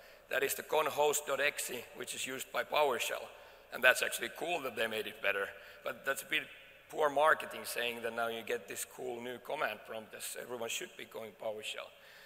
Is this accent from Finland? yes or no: yes; Finland; English is a second language; I'm from Finland.